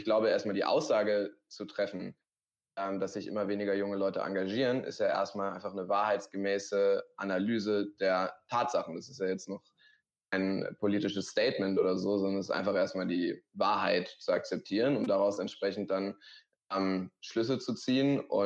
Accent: Schleswig-Holstein, Germany; Und ich komme aus Schleswig-Holstein, wie du schon erzählt hast, und habe letztes Jahr mein Abitur gemacht.

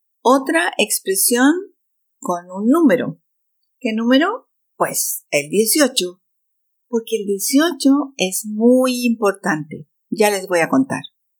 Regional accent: Chile; now in Switzerland; chilena, vivo en Suiza y soy profesora de español para extranjeros.

